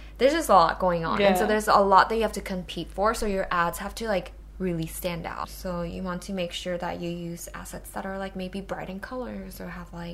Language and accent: English; California, United States; now in South Korea; since I grew up in Cali most